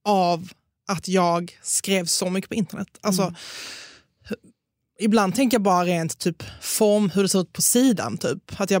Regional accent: Malmö, Skåne, Sweden; Men jag är från Malmö, så det kanske är därför. Vi har sån grov, hemsk humor.

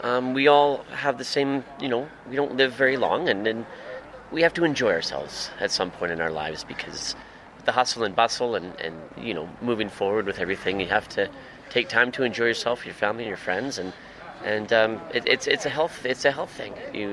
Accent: Canada; I'm Canadian

